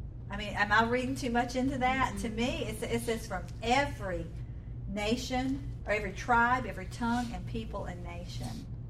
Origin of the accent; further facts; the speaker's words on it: Southern US, United States; moved away as an adult; growing up in the South, I thought that the South was the only place that prejudice took place. And then I married somebody in the Navy and we moved around